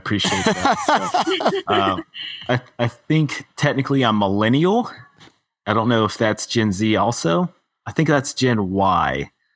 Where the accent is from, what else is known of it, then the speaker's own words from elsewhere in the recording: Texas, United States; now in Denver, United States; I'm from Texas, so I came home to visit family.